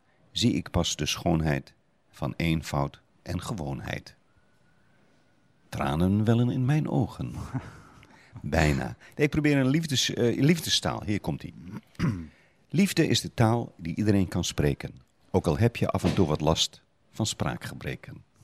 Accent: Leeuwarden, Friesland, Netherlands; moved away as an adult; Ja, ja, ik kom uit Leeuwarden.

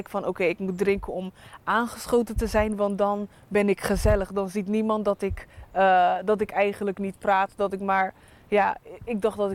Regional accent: Rotterdam, South Holland, Netherlands; ik kom uit Rotterdam.

